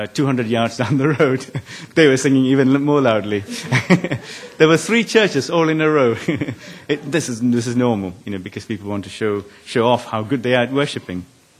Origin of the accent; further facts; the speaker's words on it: India; I remember growing up in India, where religion is always openly practiced.